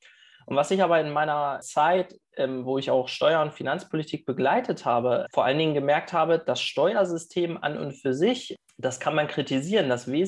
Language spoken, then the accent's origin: German; Lower Saxony, Germany; bin 37 Jahre alt, verheiratet, eine Tochter. Ich komme hier aus dem Landkreis Celle im wunderschönen Niedersachsen.